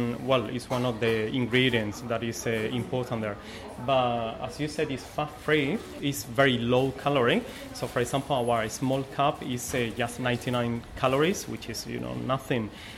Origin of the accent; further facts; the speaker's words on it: Malaga, Andalusia, Spain; I'm from Spain, from south of Spain, Malaga.